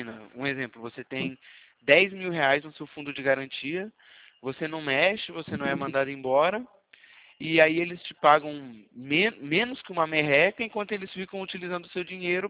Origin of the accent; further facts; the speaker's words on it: São Paulo, Brazil; eu sou de São Paulo, da Poupacred.